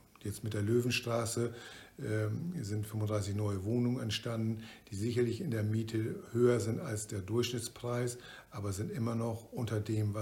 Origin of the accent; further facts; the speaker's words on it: Lower Saxony, Germany; das ist als Ostfriese, wenn Sie durch die Altstadt gehen, dann ist es Heimat, weil das ist einfach so norddeutsch.